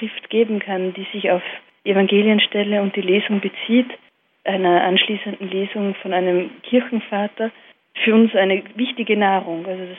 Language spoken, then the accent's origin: German; Styria, Austria; Ich komme aus der Steiermark in Österreich.